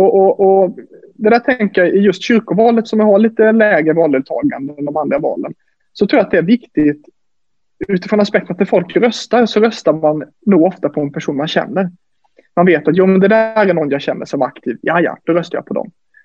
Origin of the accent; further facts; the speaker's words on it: Växjö, Kronoberg County, Sweden; now in Gothenburg, Sweden; har faktiskt en farfar som var skåning. Men jag aldrig bott där själv. Kommer från Växjö, bor i Göteborg sedan 6 år